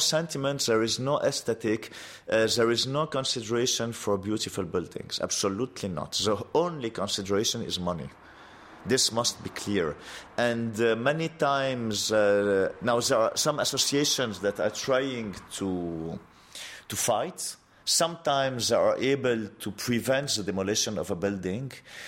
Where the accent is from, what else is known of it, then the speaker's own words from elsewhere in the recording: Beirut, Beirut Governorate, Lebanon; Well, I'm coming from Beirut. My parents were born in Beirut. I'm of an Armenian origin. So I have an Armenian identity, but I am a Lebanese citizen. I was born here. I was raised here. I lived almost all my life in the city.